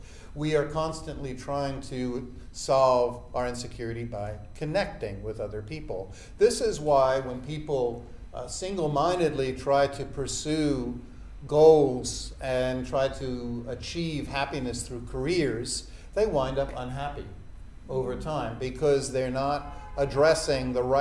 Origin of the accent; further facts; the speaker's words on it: New York City, New York, United States; from the Upper West Side. I do the best I can.